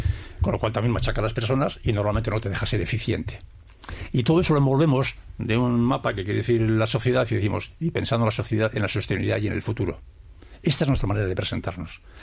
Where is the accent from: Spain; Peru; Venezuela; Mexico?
Spain; Sopuerta, Basque Country; soy de Sopuerta, no soy del centro de Bilbao